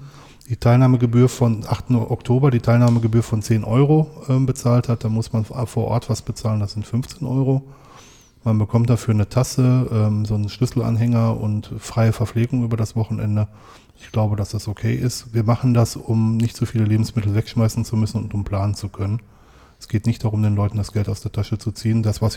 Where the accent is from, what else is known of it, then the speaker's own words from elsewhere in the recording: North Rhine-Westphalia, Germany; das ist im Ruhrgebiet und ich werde natürlich in meiner Heimat dabei sein